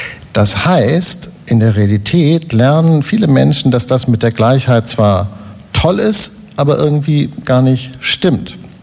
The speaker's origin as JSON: {"language": "German", "region": "Hamburg", "country": "Germany", "said": "Also ich komme aus Hamburg, Sie kommen aus Frankfurt"}